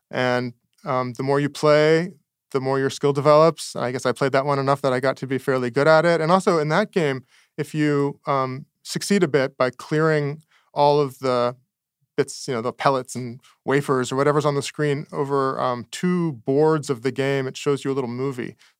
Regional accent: Toronto, Ontario, Canada; the arcade cabinets that were in a convenience store near where I grew up in Toronto. So a few blocks from home, I could ride my bike there

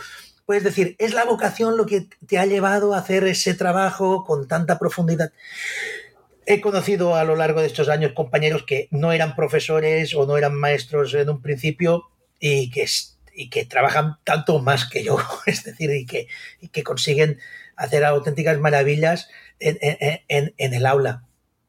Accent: Sant Carles de la Ràpita, Catalonia, Spain; born there; soy nacido en San Carles de la Rápida

